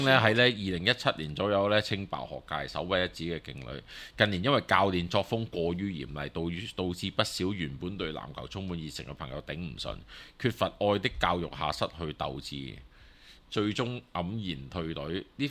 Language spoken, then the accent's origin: Cantonese; Hong Kong; 而我哋香港人就係調轉